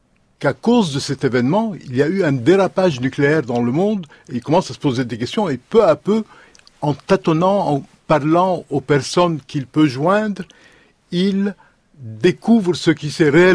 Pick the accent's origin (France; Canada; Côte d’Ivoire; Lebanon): Lebanon; Moi qui viens du Liban, j'observe mon pays natal, ma région natale